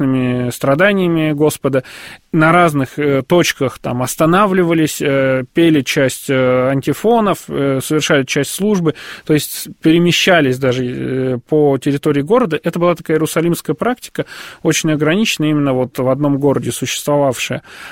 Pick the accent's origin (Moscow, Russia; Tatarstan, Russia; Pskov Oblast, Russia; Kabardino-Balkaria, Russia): Moscow, Russia; Я просто, как любой москвич, живу вот в районе, где раньше храма не было.